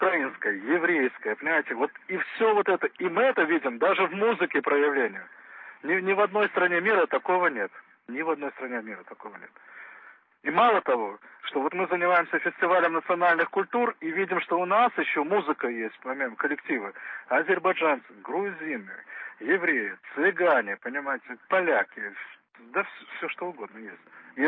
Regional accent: Russia; now in Belarus; Хотя я еще раз подкреслю, что я русский человек из России. Мое походження, кореню в России.

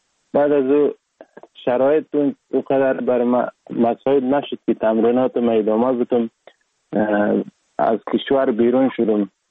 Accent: Sheberghan, Jowzjan, Afghanistan; also born or lived in Sar-e Pol; اصلا زاده ولایت سرپل هستم، در ولایت جوزجان کلان شدیم. تحصیلات ما، مکتب ما، همه چیز ما در ولایت جوزجان خوندیم. اصلا کورش هم در دوران طفولیت از اون ولایت جوزجان شروع کردم. ولایت جوزجان شهر شبرغان،

